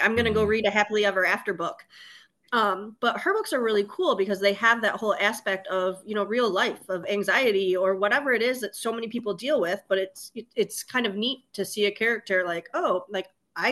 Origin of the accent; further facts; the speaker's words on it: Toledo, Ohio, United States; I grew up in East Toledo, and there was the East Side Boys and Girls Club.